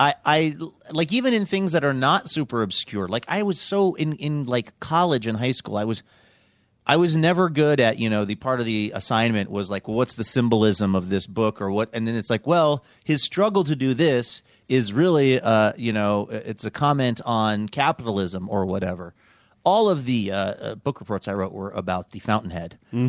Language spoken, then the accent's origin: English; Seattle, Washington, United States; And I said, I'm from Seattle, which is a weird thing to say.